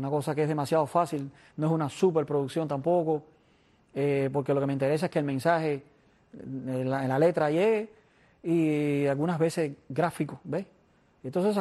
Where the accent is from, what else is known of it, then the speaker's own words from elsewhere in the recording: Villa Clara, Cuba; Yo soy de Las Villas.